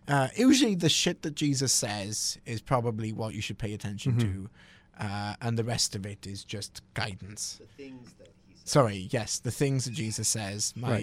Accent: United Kingdom; I grew up in Britain, which is the Church of England, and which is a dreadfully boring church as a Brit growing up.

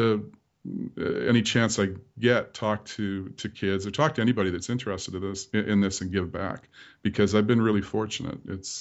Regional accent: British Columbia, Canada; Growing up on the Gulf Islands, I'm ashamed to say I've never been to Gabriola.

